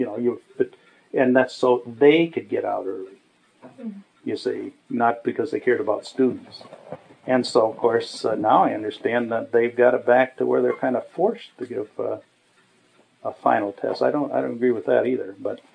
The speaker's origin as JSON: {"language": "English", "region": "Ohio", "country": "United States", "said": "and of course I was from Ohio, you know, the Midwest, different background."}